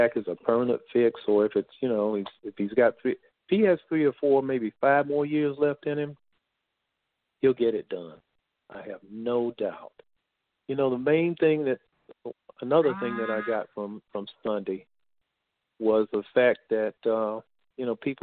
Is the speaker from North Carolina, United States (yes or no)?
yes; Asheville, North Carolina, United States; and he knew that I was from Asheville